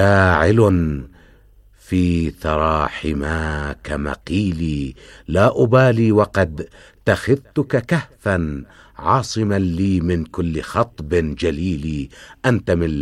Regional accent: Hilla, Babil, Iraq; moved away; also born or lived in Najaf; ولدت في الحلة عام 1300 لهجرة

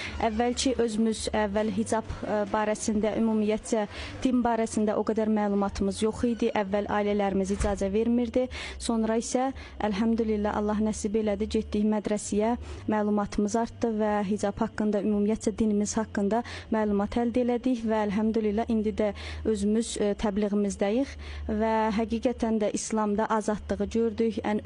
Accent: Georgia; now in Iran; və Gürcüstandan gəlmişəm sizin ölkənizə

